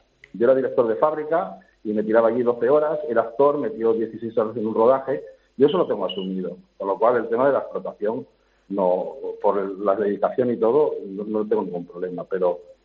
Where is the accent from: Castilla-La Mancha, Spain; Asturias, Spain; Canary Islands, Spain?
Asturias, Spain; moved away; yo soy de Asturias, ¿no? Pero ya hace muchos años que me fui, ¿no?